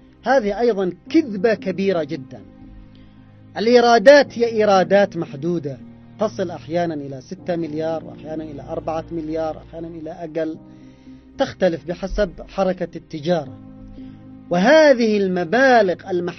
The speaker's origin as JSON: {"language": "Arabic", "country": "Yemen"}